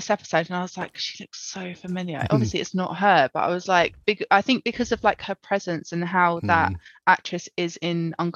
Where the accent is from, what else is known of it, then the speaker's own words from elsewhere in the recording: United Kingdom; Must be me being British, I guess.